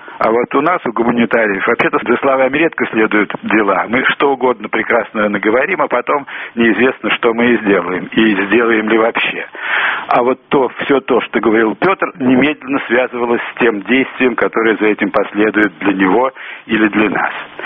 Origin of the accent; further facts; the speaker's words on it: Saint Petersburg, Russia; я коренной питерский человек, да.